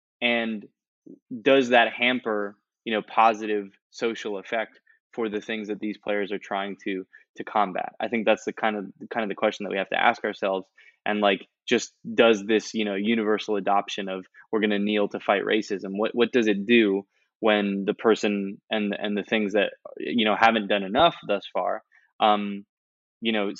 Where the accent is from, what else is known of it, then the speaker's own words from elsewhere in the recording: United States; my sort of opinion of it stems from the fact that obviously I am an American